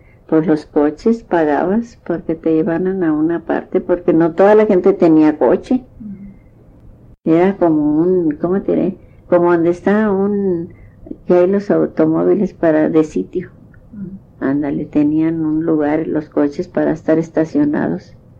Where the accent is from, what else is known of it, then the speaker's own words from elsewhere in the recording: Nuevo Laredo, Tamaulipas, Mexico; now in Laredo, United States; porque yo soy de Nuevo Laredo, de allá de México, ¿verdad? Y como allá nací en el rancho, pero nos vinimos para Nuevo Laredo. Y ahí en Nuevo Laredo, pues ahí nos quedamos, porque ahí murió mi papá. Y ahí fui yo a la escuela.